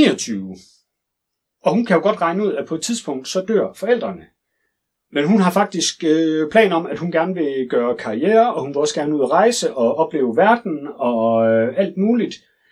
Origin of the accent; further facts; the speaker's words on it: Aarhus, Central Denmark Region, Denmark; Det skal jo siges, at altså, vi er jo fra Vejlby, ikke også?